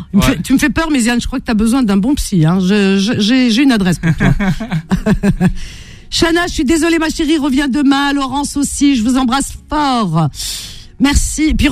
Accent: Cherchell, Tipaza Province, Algeria; C'est typiquement, c'est à Cherchell, dans ma ville natale, ils font ça.

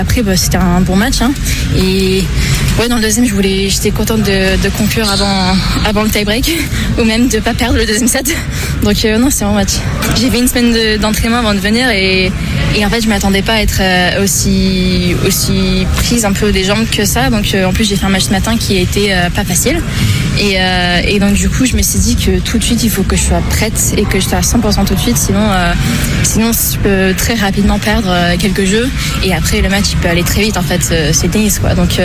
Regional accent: Saintes, Nouvelle-Aquitaine, France; Moi, je viens de Saintes, donc je suis pas très loin.

